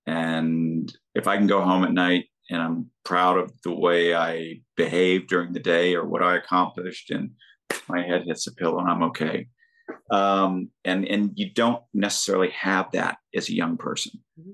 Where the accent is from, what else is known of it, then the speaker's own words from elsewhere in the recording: Florida, United States; and you know, I grew up in North Florida, so it was pretty close to that.